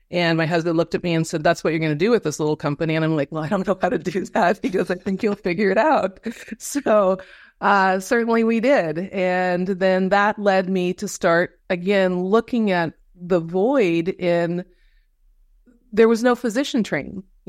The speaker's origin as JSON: {"language": "English", "region": "Colorado", "country": "United States", "tie": "born or raised there", "moved": "yes", "lives_now": "Washington State, United States", "said": "I grew up in Colorado and now in Washington State."}